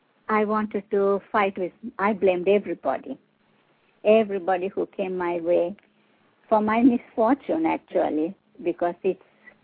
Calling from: Spain; I'm calling from Spain.

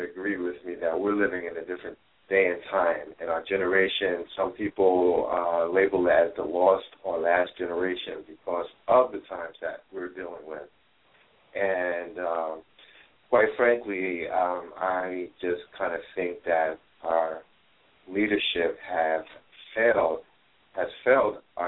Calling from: Elizabeth, New Jersey, United States; I'm from the Elizabeth, New Jersey area.

